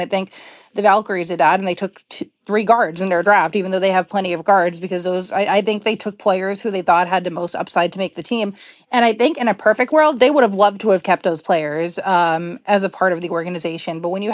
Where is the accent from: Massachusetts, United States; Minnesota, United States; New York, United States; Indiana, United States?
Massachusetts, United States; Boston; I'm from Boston. Where I'm from, everyone's mad about everything. And out here in the Bay, everything has been like really chill.